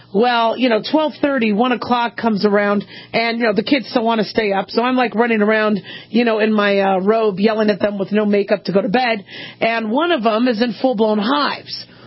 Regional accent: Nevada, United States; I also got to give a big shout out to us Nevadans. I'm from Nevada.

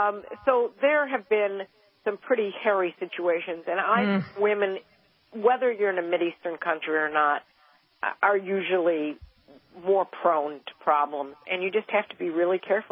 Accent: Cleveland, Ohio, United States; The president is going to be going to my hometown of Cleveland, Ohio on Tuesday.

